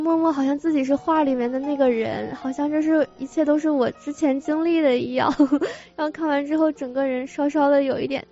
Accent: China; 感觉一下回到了中国一样

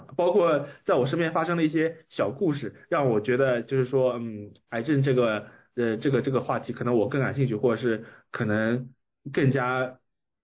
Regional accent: Shanghai, China; 我是上海人嘛，然后我是就读上海的高中，然后上海的一些高中它比较并不是那么注重那个高考

